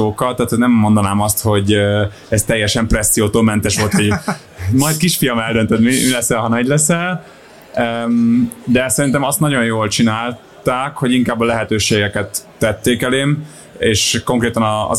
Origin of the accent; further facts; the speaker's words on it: Solymár, Pest, Hungary; mert én Solymáron nőttem fel, meg Budapesten jártam gimibe